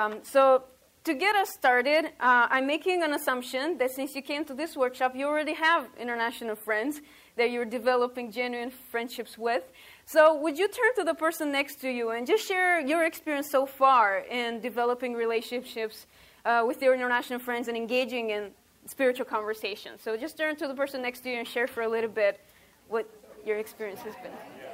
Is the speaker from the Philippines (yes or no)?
no; Romania; English is a second language; moved away as an adult; now in United States; and I'm originally from Romania.